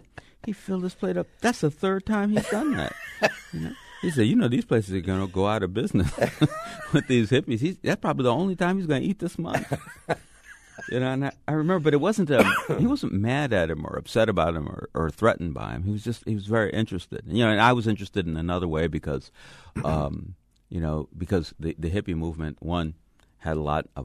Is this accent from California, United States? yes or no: yes; Los Angeles, California, United States; Yeah, absolutely. I grew up in South Central.